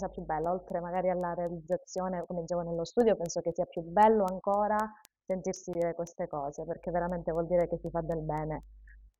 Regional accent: Luzzi, Calabria, Italy; also born or lived in Cosenza; io abito nella zona Valliva di Luzzi da sempre, quindi fin dalla nascita io sono residente qui nella zona appunto periferica, quindi giù. Però ho trascorso la mia infanzia e la mia adolescenza in paese

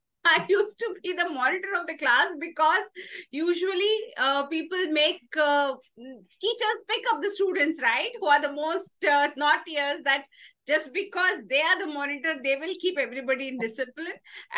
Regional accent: Indore, Madhya Pradesh, India; also born or lived in Delhi; now in Bangalore, India; Followed by my schooling in Indore, Madhya Pradesh. Till 12th standard, I was in Indore, Madhya Pradesh. Then life had taken its turn towards Bangalore. So it's been last 24 years in Bangalore.

